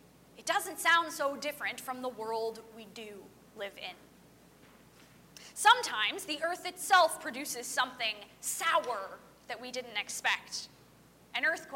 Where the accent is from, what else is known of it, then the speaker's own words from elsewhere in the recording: Ohio, United States; also born or lived in California; But where I grew up back in Ohio, you can't grow grapes.